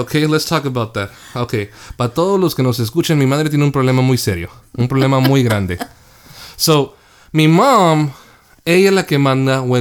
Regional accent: Mexico; Yo soy mexicano

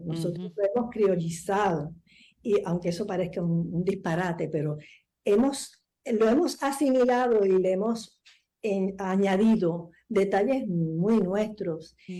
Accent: San Juan, Puerto Rico; bueno, yo soy de San Juan

